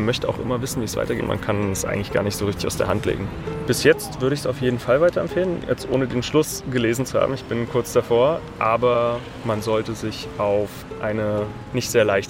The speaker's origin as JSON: {"language": "German", "region": "Berlin", "country": "Germany", "said": "ich komme aus Berlin. Ich bin 23 Jahre alt und ich studiere Lehramt."}